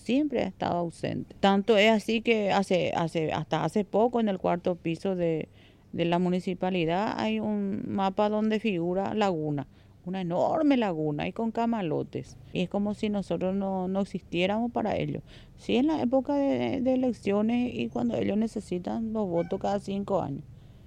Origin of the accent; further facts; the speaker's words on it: Asunción, Paraguay; Yo crecí en el Bañado y yo vi crecer al Bañado.